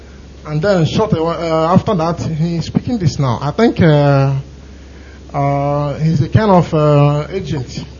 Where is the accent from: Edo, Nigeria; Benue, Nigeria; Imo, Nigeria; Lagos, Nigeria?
Imo, Nigeria; I hail from Amere, in Europe East, local government area, Imo State.